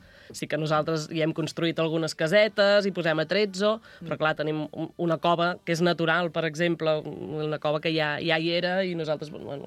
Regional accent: Les Gunyoles, Catalonia, Spain; soc de les Gunyoles. Ostres, les Gunyoles fa molt de fred

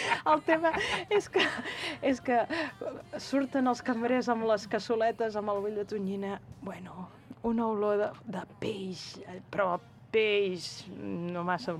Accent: Valls, Catalonia, Spain; now in Vilanova i la Geltrú, Spain; jo ja he dit que sóc filla de Valls, però ara mateix estic vivint a Vilanova i la Geltrú

